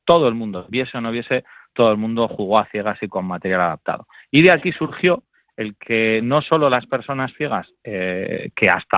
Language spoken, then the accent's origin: Spanish; Bilbao, Basque Country, Spain; Pues sí, mira, y como somos muy de Bilbao